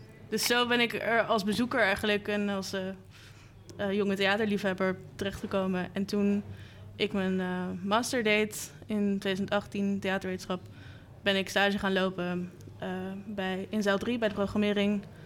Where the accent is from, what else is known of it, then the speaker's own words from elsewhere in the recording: The Hague, South Holland, Netherlands; also born or lived in Amsterdam; Ik ben opgegroeid in Den Haag. En daar woon ik nu ook weer.